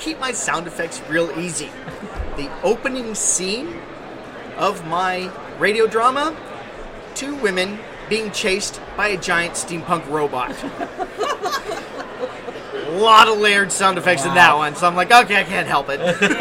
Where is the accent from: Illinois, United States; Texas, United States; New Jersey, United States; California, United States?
California, United States; Santa Clara; I'm from the Bay Area. I live right there in the shadow of the new Levi's Stadium. Behind Great America.